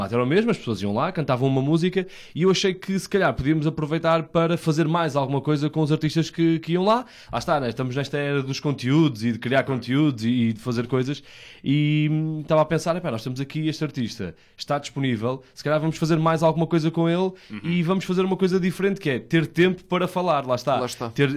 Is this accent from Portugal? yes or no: yes; Vila Nova de Gaia, Norte, Portugal; e eu como sou de Gaia